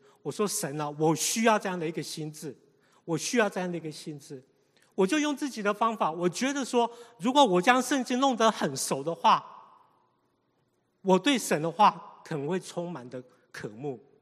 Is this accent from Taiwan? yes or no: yes; Taiwan; moved away as an adult; now in United States; 不止我在台湾长大以后是这样的一个情形，来到美国，我开始读书